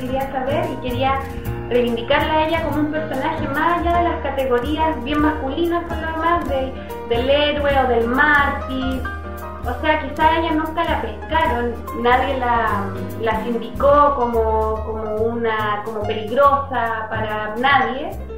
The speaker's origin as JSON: {"language": "Spanish", "region": "Valparaíso", "country": "Chile", "said": "Valparaíso, que es la ciudad de donde yo vengo originalmente"}